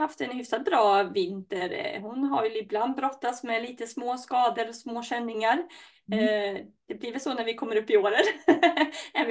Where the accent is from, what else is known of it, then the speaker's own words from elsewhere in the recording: Skene, Västra Götaland County, Sweden; två tjejer som kommer ju från närheten där jag kommer från, ju markbygden här då, Kina Skene där.